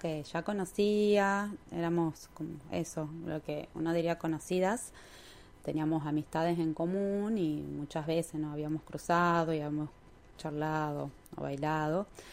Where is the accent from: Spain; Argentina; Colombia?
Argentina; Tucumán; Yo soy de Tucumán. Soy docente de historia, trabajo en escuelas públicas. Actualmente tengo 37 años